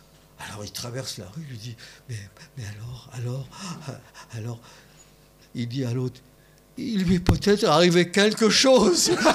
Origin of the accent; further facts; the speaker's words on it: Paris, Île-de-France, France; Oui, oui, entre Belleville et Ménilmontant. Moi, je suis né là, et j'étais à l'école là.